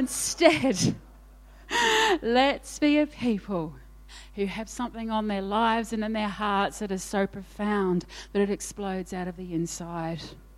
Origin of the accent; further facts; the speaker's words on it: Australia; We're Australian.